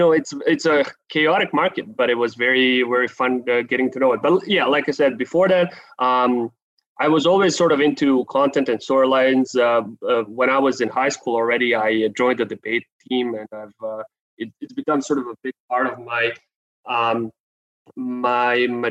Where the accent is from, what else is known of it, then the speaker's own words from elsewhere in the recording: Belgrade, Serbia; I am actually not from California. I'm from Serbia, from the capital of Serbia, Belgrade here.